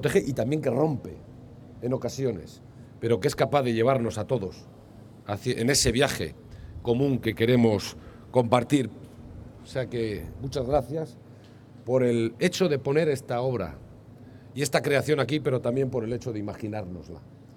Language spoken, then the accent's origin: Spanish; Basque Country, Spain; nos conozca también por nuestras ciudades, por nuestra Green Capital vitoriana